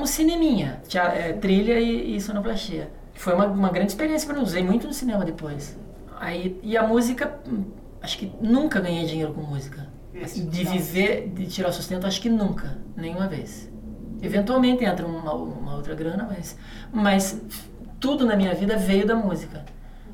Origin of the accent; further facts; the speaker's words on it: Castro, Paraná, Brazil; Eu vim de Castro, capital do universo, interior do Paraná.